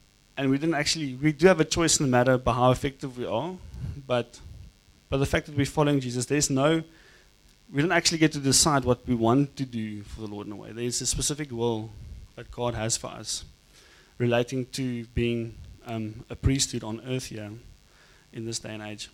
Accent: South Africa; also born or lived in Namibia; I come from, I always say I come from Zion, but I actually come from Namibia. I grew up here in South Africa, but I'm a Namibian originally

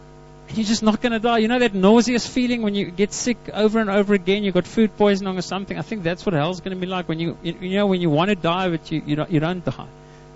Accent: Karoo, South Africa; growing up in the Karoo, there's not lots of water

